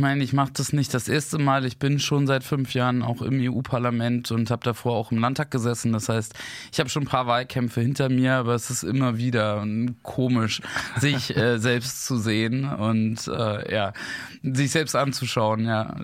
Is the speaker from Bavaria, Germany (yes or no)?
no; Flensburg, Schleswig-Holstein, Germany; Also ich meine, ich bin in der Stadt aufgewachsen. Ich habe dort Handball gespielt, bin da zur Schule gegangen.